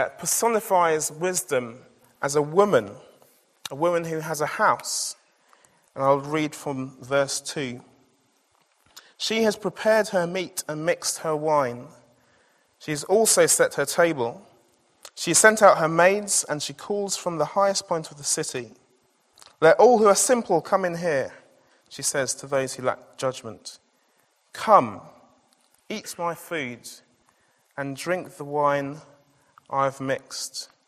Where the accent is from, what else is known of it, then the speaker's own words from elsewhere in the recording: Scotland, United Kingdom; born there; I was born in Scotland